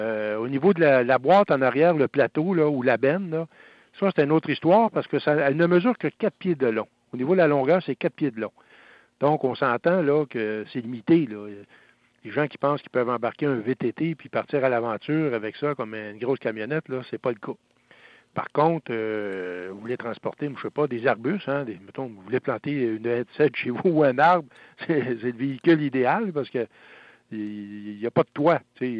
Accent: Quebec, Canada; ce moteur-là ne soit pas offert chez nous au Canada et au Québec

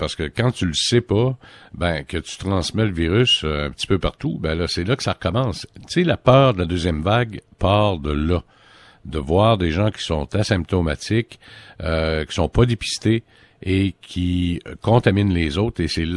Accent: Quebec, Canada; qui ont conçu ça ici chez nous au Québec

